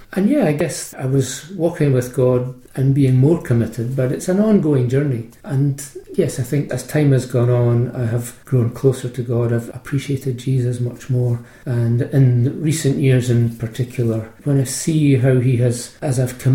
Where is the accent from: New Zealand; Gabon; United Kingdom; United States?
United Kingdom; Edinburgh, Scotland; I was raised in Porth. I was born in Meadowbank, but moved very quickly after that to Polwarth.